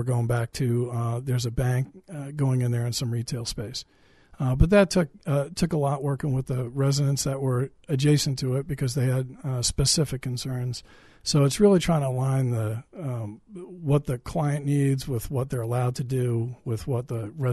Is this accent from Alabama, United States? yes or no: no; Connecticut, United States; also born or lived in Massachusetts; now in New Hampshire, United States; Originally Connecticut, and I went to school at Massachusetts and moved further north into New Hampshire.